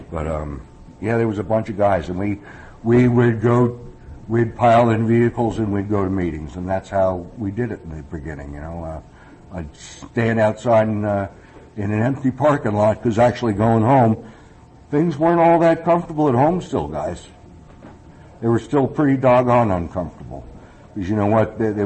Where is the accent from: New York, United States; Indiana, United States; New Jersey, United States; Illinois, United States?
New Jersey, United States; I grew up in North Jersey, but I always liked the country.